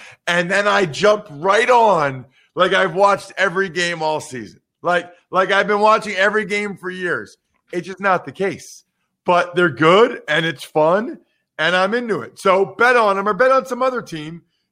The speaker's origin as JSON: {"language": "English", "region": "Pennsylvania", "country": "United States", "said": "The Edmonton Elks? I'm from Pennsylvania."}